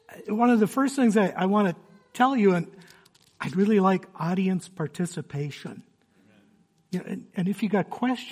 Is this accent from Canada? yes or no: no; Braham, Minnesota, United States; I grew up in Minnesota, about an hour north of here. I went to high school in Braham, Minnesota. and went to St. Stephen's Lutheran Church in Braham.